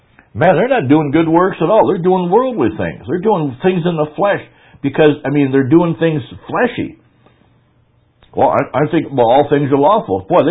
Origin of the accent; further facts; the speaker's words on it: Kadoka, South Dakota, United States; Maybe just because I'm from Kadoka